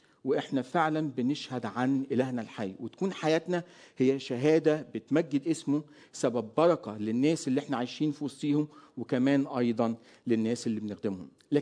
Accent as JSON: {"language": "Arabic", "country": "Egypt", "lives_now": "Lebanon", "said": "أنا مصري لكن مقيم حاليا في لبنان"}